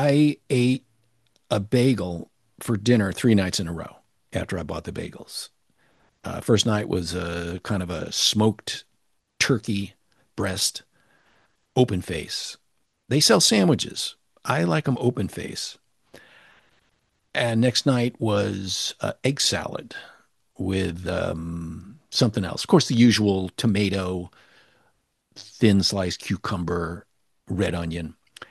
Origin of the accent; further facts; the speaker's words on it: New York, United States; now in Santa Barbara, United States; That's when I moved to Santa Barbara, and I never bought a bagel because I'm from New York and they just wouldn't live up to it.